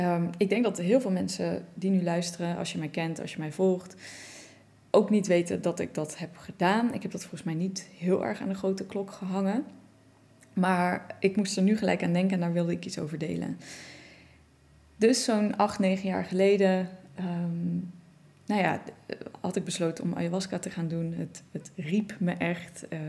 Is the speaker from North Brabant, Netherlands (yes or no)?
yes; North Brabant, Netherlands; accent: Brabant; also born or lived in Amsterdam; Dus ik kom oorspronkelijk uit Brabant. Ik heb altijd een Brabants accent gehad. Daarna heb ik 10 jaar in Amsterdam gewoond. En mijn Brabants accent verdween weer een beetje. En ik ging weer wat meer ABN praten.